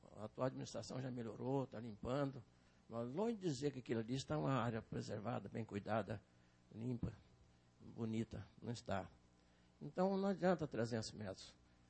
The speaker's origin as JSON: {"language": "Portuguese", "region": "São Paulo", "country": "Brazil", "moved": "yes", "lives_now": "Formosa, Brazil", "said": "Já fui paulista um dia, mas há 50 anos sou goiano, sou formosense, adoro essa cidade."}